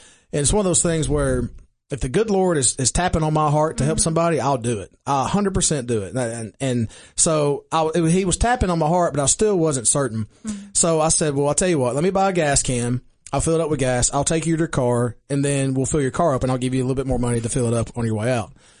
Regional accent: Baxter, Tennessee, United States; we're actually near Cookeville. Most of the time, I'll just say Baxter because I'm so proud mm-hmm. of Baxter.

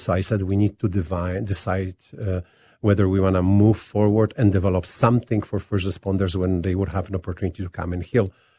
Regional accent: Poland; now in Winnipeg, Canada; When I came to Winnipeg, I mentioned when I immigrated from Poland to Canada, and I landed in beautiful city Winnipeg.

